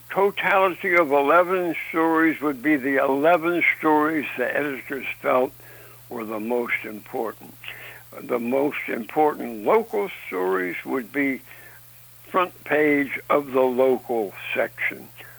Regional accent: Greensboro, North Carolina, United States; go ahead and laugh at my hometown newspaper, the Greensboro Daily News, North Carolina. As a 10-year-old boy, when I would pick that paper up outside our front door

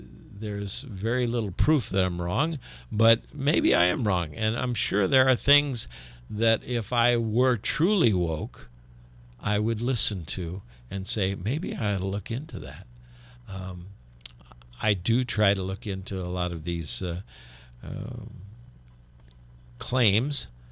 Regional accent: South Bend, Indiana, United States; I was raised in South Bend, Indiana when I was young

